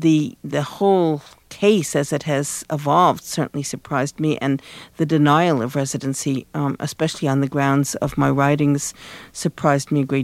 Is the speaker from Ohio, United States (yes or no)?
no; New Mexico, United States; moved away as an adult; also born or lived in New York City; I was born here 52 years ago in New York City. I grew up in New Mexico on the desert, and when I left and went to Latin America in 1961